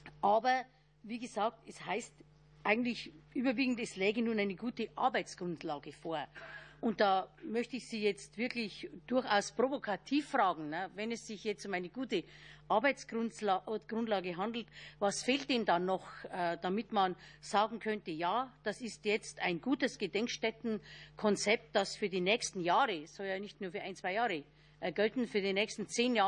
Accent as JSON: {"language": "German", "region": "Bavaria", "country": "Germany", "said": "Ich komme aber auch aus Bayern, wo es entsprechend funktioniert."}